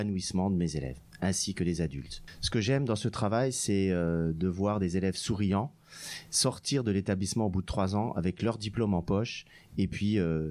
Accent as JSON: {"language": "French", "region": "Grand Est", "country": "France", "said": "Alors moi, je suis originaire de la Moselle. Donc c'est le nord-est de la France."}